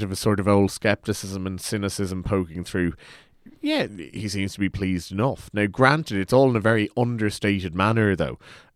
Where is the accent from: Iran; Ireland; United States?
Ireland; I'm not sure if it's just that we're Irish.